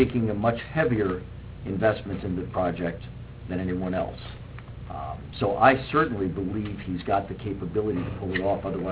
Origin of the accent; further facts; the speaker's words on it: Flemington, New Jersey, United States; now in Florida, United States; I don't live here. I live in Florida. I'm not here on a daily basis. I grew up in Flemington, so I know the Washington Theater and grew up with it